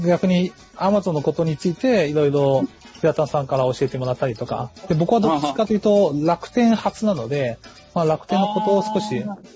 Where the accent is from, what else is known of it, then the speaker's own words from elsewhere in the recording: Shanghai, China; Japanese is a second language; now in Japan; 中国、上海出身なんですね。